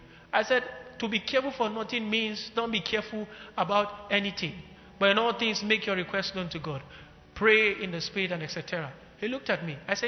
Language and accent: English; Kaduna, Kaduna State, Nigeria; many years ago, I grew up in Kaduna.